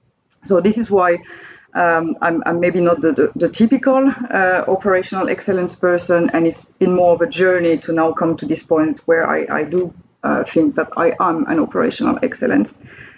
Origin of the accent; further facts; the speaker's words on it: Périgueux, Nouvelle-Aquitaine, France; English is a second language; moved away; Quite close to Bordeaux. It's in the southwest, wine region for those who like to drink red wine. So a small town called Périgueux.